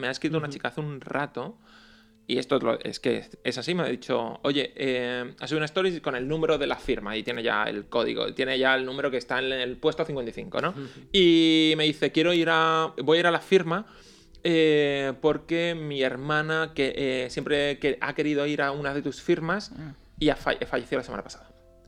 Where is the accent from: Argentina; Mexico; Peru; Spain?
Spain; Málaga, Andalusia; soy de Málaga y nos vamos a Granada